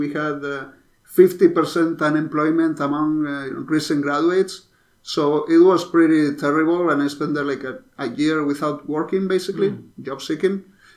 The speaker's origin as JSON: {"language": "English", "town": "Madrid", "region": "Community of Madrid", "country": "Spain", "tie": "born or raised there", "second_language": "English", "said": "So, I come from Spain. I was born in Madrid and spent most of my life over there."}